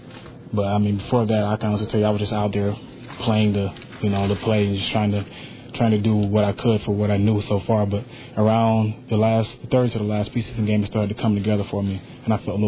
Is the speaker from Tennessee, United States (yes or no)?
no; Leesville, South Carolina, United States; Leesville, South Carolina is my original hometown.